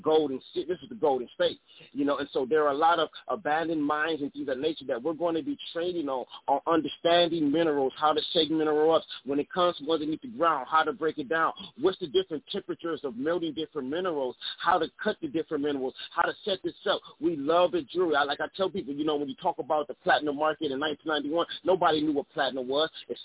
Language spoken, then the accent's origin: English; Compton, California, United States; You know, I'm from Compton, so I've seen what we can build from a negative mindset in a sense.